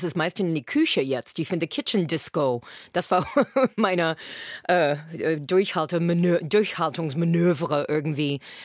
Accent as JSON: {"language": "German", "country": "United States", "second_language": "German", "said": "als Amerikanerin, ich sage, you know, ist die Frage, ist das Glas halb voll oder halb leer?"}